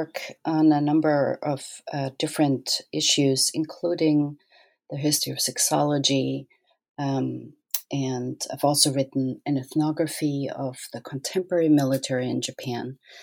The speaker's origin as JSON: {"language": "English", "country": "Austria", "tie": "born or raised there", "said": "I grew up in Austria, and my parents and my entire family was always interested in other cultures and traveled a lot all around the world."}